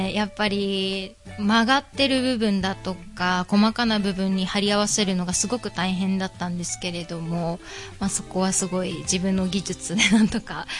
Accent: Shimada, Shizuoka, Japan; 自分はこう静岡出身、島田市出身なので、

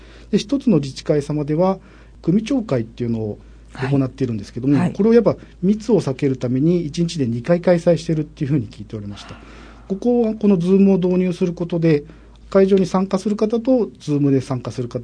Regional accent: Fujieda, Shizuoka, Japan; 出身はですね、隣の藤枝市になりまして、最初、東京の方に就職したんですけれども、まあ、途中で地元の静岡に戻ってきたいということで戻ってきまして

